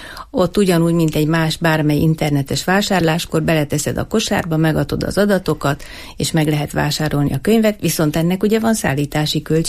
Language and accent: Hungarian; Eger, Heves, Hungary; mivel Egri vagyok, és Egerbe és Eger környékén azért nem olyan nagy terület könnyen elérhető bárki szerintem